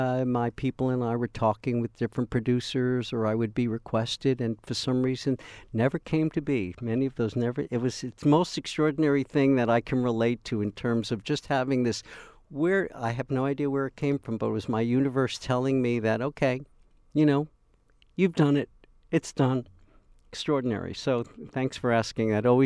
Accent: Deer Park, New York, United States; I was raised on in Deer Park, Long Island.

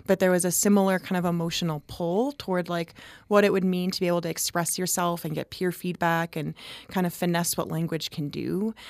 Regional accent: Troy, Michigan, United States; moved away as an adult; I was raised in Troy, Michigan. It's a suburb about 30 minutes outside of Detroit, so in the Metro Detroit area. And I left at 22 to get my master's degrees

